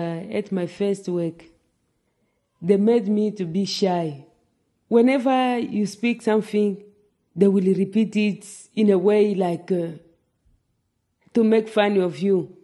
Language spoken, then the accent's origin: English; DR Congo; English is a second language; moved away as an adult; now in United States; I'm original from Congo, DRC, and this is my 5th year in USA. I'm planning to apply for citizen.